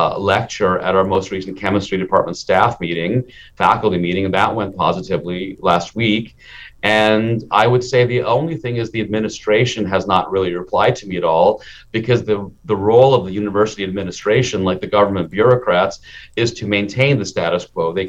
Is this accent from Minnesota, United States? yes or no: yes; Minnesota, United States; I was a kid in Minnesota in the 1970s, and being an Indian, I could pass for Black, I could pass for Native American, I could pass for Mexican, I could pass back for Muslim, pass for Arab.